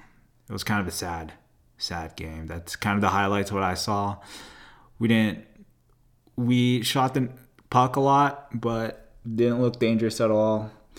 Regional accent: Hawaii, United States; You know, growing up in Hawaii, you never had hockey

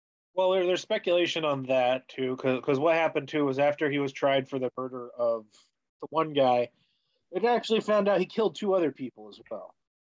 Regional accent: Arizona, United States; So I remember that one growing up in Arizona.

